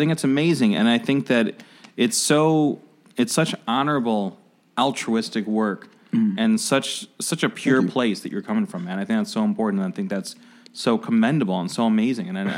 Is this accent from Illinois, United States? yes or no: yes; Oak Park, Illinois, United States; I grew up in Oak Park, mm-hmm. and to get to Oak Park, I mean, you can take 290 to get to and from the city to Oak Park